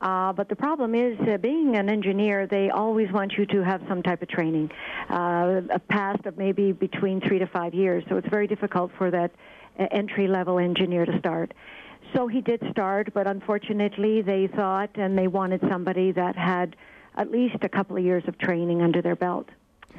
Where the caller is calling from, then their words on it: Montreal, Quebec, Canada; Montreal.